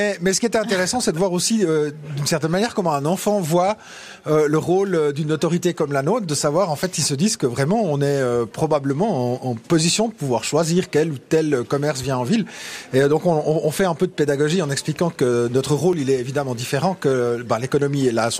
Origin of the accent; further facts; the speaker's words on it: Payerne, Vaud, Switzerland; also born or lived in Lausanne; Je suis né à Payerne. J'y ai passé les 10 premières années de ma ville. Ensuite, ma famille a déménagé pour des raisons professionnelles dans la banlieue lausannoise, dans l'ouest lausannois. C'est là que j'ai passé mon adolescence, ma vie de jeune adulte.